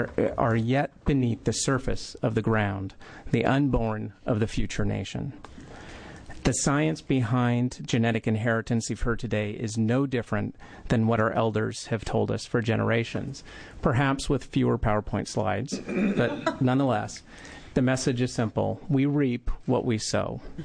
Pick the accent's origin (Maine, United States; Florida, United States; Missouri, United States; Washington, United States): Washington, United States; I'm from the Squaxin Island Tribe in Western Washington